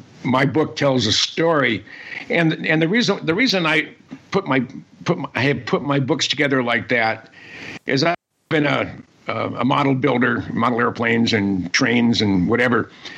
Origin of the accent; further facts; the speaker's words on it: Mountain View, California, United States; I grew up in Silicon Valley in the Mountain View, Los Altos area, in the San Francisco Bay Area.